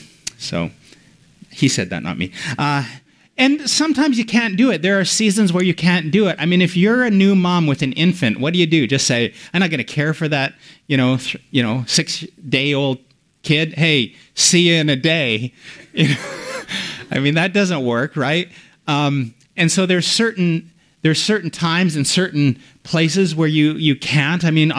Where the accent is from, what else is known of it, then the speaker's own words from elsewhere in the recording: Canada; also born or lived in United States; I'm Canadian, but we lived a number of years in the U.S.